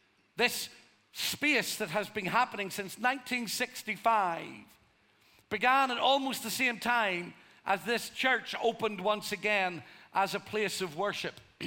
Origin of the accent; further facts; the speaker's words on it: Northern Ireland, United Kingdom; accent: Irish; just because I was from Northern Ireland, just because I had an Irish accent.